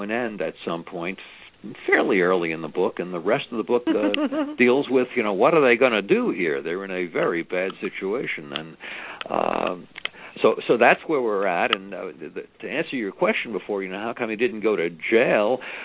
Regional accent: Brooklyn, New York, United States; I was in the Army, and I came from Brooklyn, New York, which is where Roddy comes from.

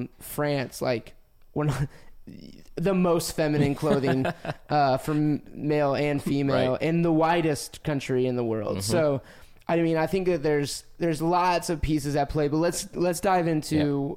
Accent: Scotland, United Kingdom; I'm Scottish, like, there's a level of like kilts in my, like in my past

